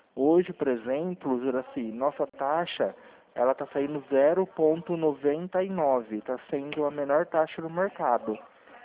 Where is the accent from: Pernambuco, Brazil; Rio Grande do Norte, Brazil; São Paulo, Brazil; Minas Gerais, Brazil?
São Paulo, Brazil; Campinas; Eu sou aqui de Campinas, São Paulo.